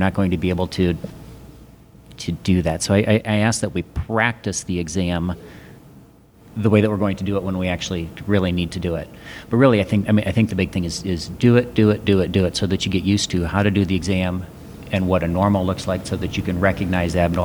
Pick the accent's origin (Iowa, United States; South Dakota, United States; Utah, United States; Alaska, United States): Iowa, United States; Des Moines; I'm here from Des Moines, Iowa